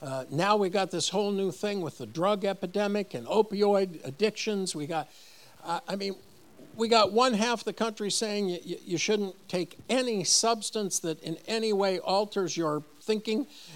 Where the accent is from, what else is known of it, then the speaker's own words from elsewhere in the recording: East Coast, United States; I was raised on the East Coast. My dad was a lobbyist in D.C.